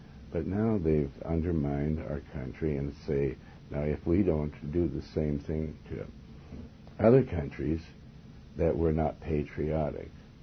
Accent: United States; So, you know, I'm an American. I love America. I'm really patriotic

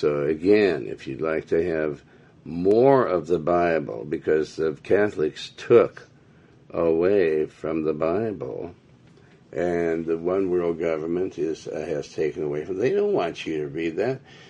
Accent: Montana, United States; And I come from the Great Northwest up in Montana.

